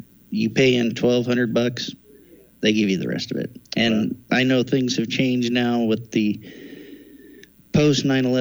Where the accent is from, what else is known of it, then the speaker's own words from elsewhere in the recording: Oregon, United States; I grew up in Central Oregon, and, you know, you can work on ranches and farms, work in the resort industry